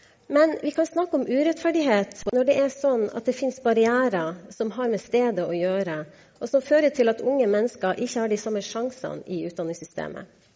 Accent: Hemmingsjord, Troms, Norway; Jeg kommer fra en liten bygd i Nord-Norge, hvor det bor ca. 200 personer. Bygda heter Hemmingsjord. Det ligger i Sørøse kommune i Troms fylke.

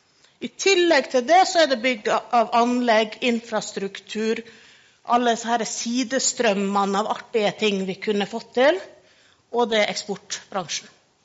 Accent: Møre og Romsdal, Norway; Vi må jo igjen som sunnmøring, vi må jo selge alt.

